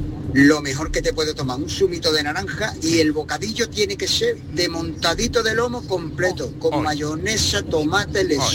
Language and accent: Spanish; Málaga, Andalusia, Spain; de Málaga.